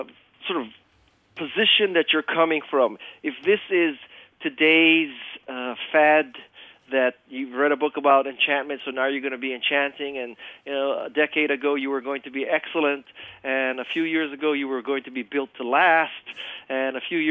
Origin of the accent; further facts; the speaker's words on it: Hawaii, United States; I may have an Asian name, but I am, for all intents and purposes, an American. I was raised in Hawaii.